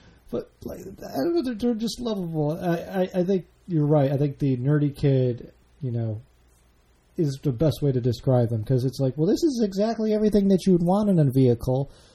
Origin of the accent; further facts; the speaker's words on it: Illinois, United States; where I grew up was outside of Chicago and there's no hills.